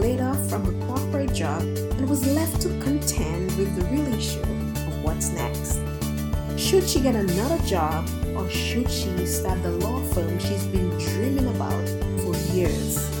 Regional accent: Dominica; moved away as an adult; now in United States; We're actually both from the Caribbean island of Dominica. We lived in the same community, attended the same high school, and migrated to the United States to pursue higher education.

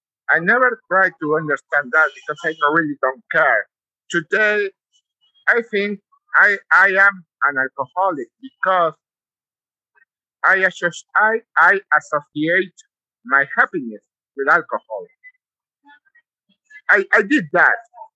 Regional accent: Campeche, Mexico; I have alcoholism. I'm from Campeche, Mexico.

